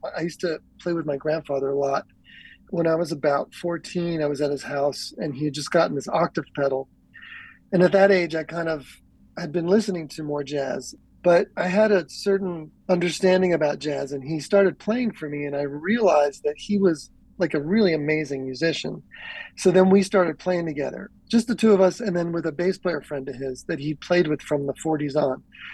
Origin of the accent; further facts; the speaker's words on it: Tenafly, New Jersey, United States; So, yeah, I grew up in Tenafly, which is a stone's throw from New York City.